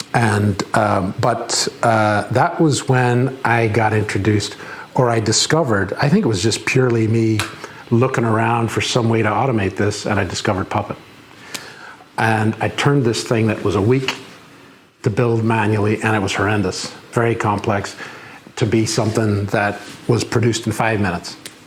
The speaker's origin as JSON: {"language": "English", "town": "Seattle", "region": "Washington", "country": "United States", "tie": "born or raised there", "moved": "as an adult", "lives_now": "Northern Ireland", "said": "I'm from Seattle. Well, yeah, I was brought up in Seattle. My mother was from Northern Ireland."}